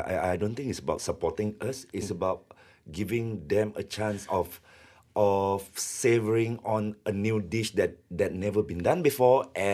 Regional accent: Kedah, Malaysia; because we were quite well received in Kedah. Maybe, you know, my hometown, they're like, yeah, anak Kedah doing

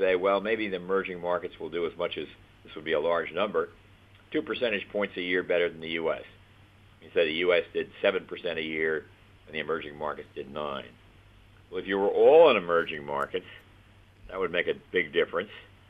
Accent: United States; And I worry a little bit, and I'm an American, that I don't see the need to go outside of the U.S.

